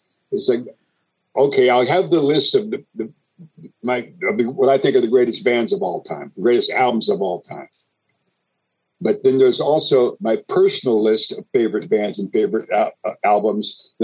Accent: East Coast, United States; You see, I grew up on the East Coast primarily.

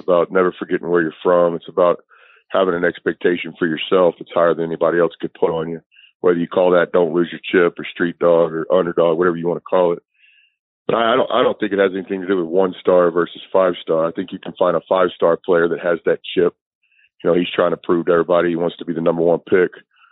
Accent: Irving, Texas, United States; Just where I grew up in Irving, that's what we played.

